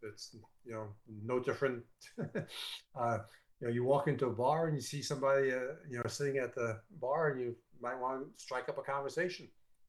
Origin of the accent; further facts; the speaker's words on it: New York, United States; I'm from New York, as you might have figured that one out. And most New Yorkers talk a little quicker than most.